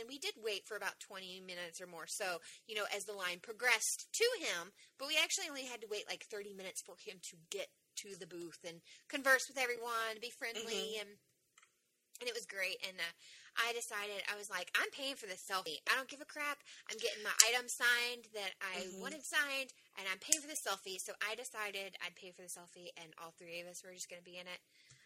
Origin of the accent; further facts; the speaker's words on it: Tennessee, United States; because I grew up 45 minutes outside of Nashville, and that is not what I was expecting at all.